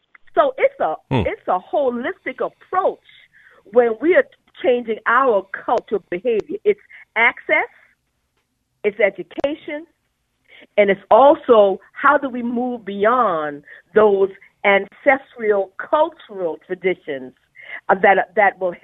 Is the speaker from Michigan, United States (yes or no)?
no; Lincolnville, South Carolina, United States; I've been obese all of my life, growing up in Lincolnville, South Carolina.